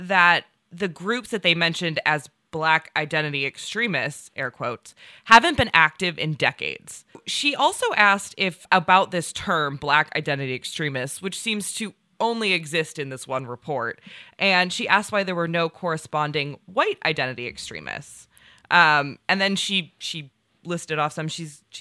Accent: California, United States; So I am once again grateful for my home state of California.

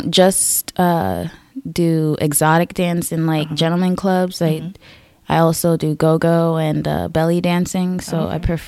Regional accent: Bronx, New York, United States; Well, I'm from New York, mm-hmm. the Bronx, more specifically.

